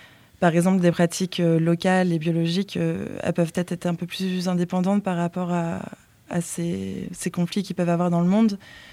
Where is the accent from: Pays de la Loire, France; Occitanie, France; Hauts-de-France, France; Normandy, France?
Normandy, France; Alors, moi, je ne suis pas de la région. À la base, je suis originaire de Normandie.